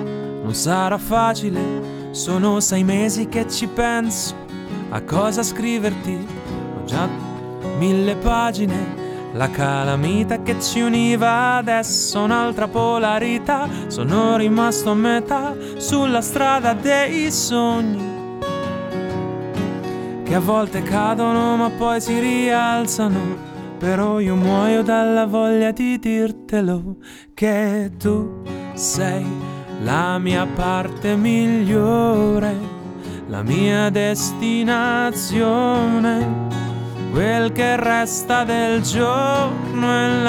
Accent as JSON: {"language": "Italian", "town": "Livorno", "region": "Tuscany", "country": "Italy", "said": "niente da dire, dai, io sono di Livorno, però..."}